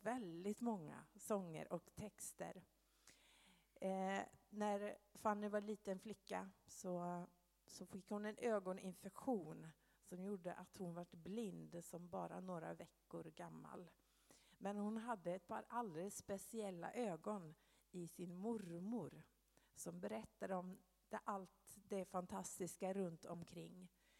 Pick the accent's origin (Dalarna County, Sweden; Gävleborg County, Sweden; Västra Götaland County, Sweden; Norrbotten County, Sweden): Gävleborg County, Sweden; Sandviken; now in Arvika, Sweden; innan det så är jag född och uppvuxen i Sandviken i Gästrikland. Så jag har inte riktigt den fina värmländskan som David har.